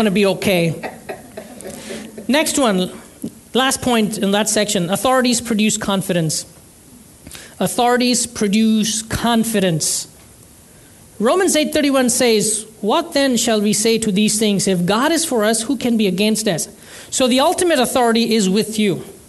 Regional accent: India; I'm from India, and the peak summers, the temperatures would go to 100, 110 degrees Fahrenheit

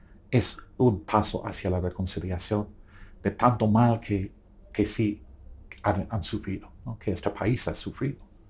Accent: Guatemala; O sea, que no son guatemaltecos más, que todos somos guatemaltecos.

